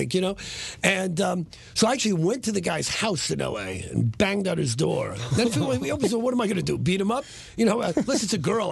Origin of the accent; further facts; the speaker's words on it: New York, United States; Because I grew up in New York, and we'd go to these tiki bars and drink